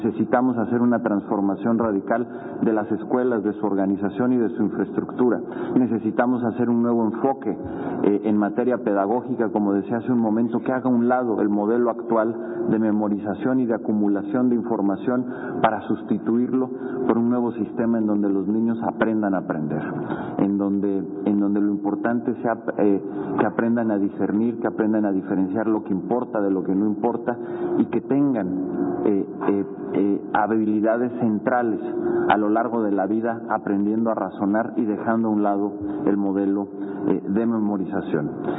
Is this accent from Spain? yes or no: no; Mexico; La única certidumbre es lo que podamos hacer nosotros como mexicanos